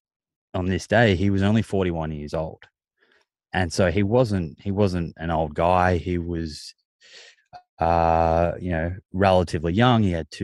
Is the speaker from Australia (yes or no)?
yes; Melbourne, Victoria, Australia; I grew up in Melbourne and we lived in Eltham in the sort of northeast.